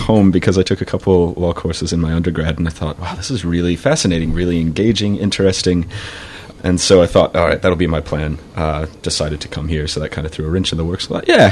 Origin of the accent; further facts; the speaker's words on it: Denver, Colorado, United States; I came from Denver, Colorado.